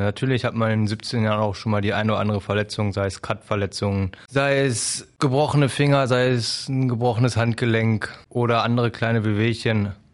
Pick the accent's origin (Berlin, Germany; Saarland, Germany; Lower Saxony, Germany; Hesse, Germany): Lower Saxony, Germany; Braunschweig; ich bin geboren in Wolfenbüttel, aufgewachsen in Braunschweig